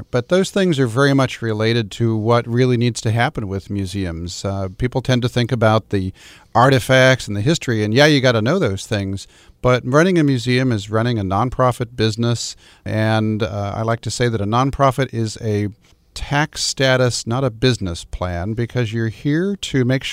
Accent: Downey, California, United States; now in Sacramento, United States; Well, I am a native of Southern California, born and raised in Downey, California. Spent a lot of time in the Inland Empire when I was a teenager in my 20s. I moved off to Sacramento.

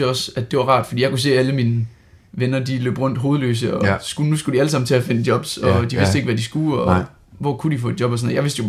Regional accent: Aarhus, Central Denmark Region, Denmark; Jamen, altså, vi kommer fra Aarhus

